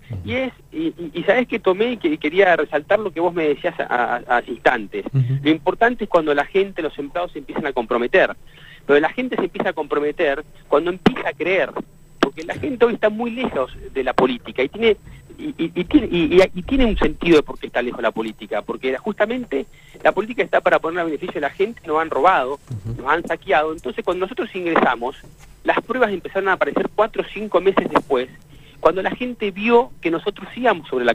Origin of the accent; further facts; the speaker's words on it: Río Turbio, Santa Cruz, Argentina; yo soy nacido y criado en Río Turbio, santacruceño soy. Tengo 41 años.